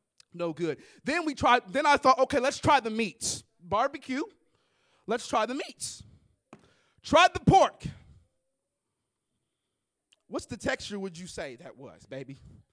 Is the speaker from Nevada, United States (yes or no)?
no; Kansas City, Missouri, United States; I'm from Kansas City originally, so I love me some barbecue, the home of barbecue.